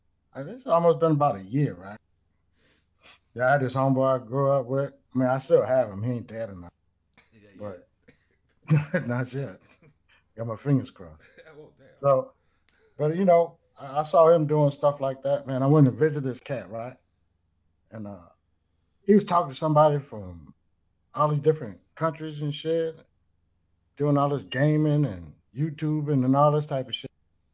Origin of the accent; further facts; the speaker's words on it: Houston, Texas, United States; I'm from Houston, H-Town, Fifth Ward, Texas.